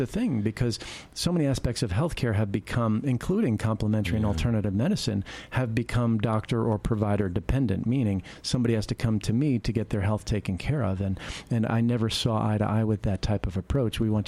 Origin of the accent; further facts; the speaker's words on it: New York, United States; From the Northeast, New York, Long Island, New York.